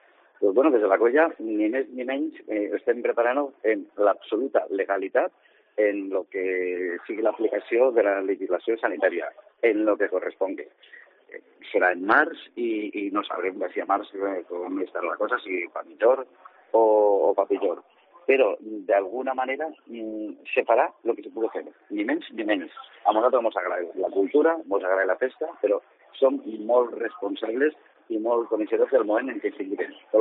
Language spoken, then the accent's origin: Catalan; Castelló, Valencian Community, Spain; som gent de Castelló i coneguda, coneguda en Castelló